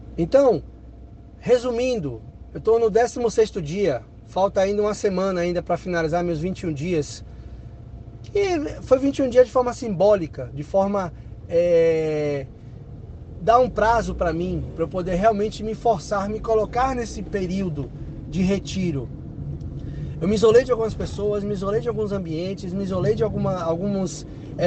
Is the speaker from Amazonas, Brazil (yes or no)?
yes; Manaus, Amazonas, Brazil; meus amigos de infância, meus amigos de bairro, onde eu me criei lá em Manaus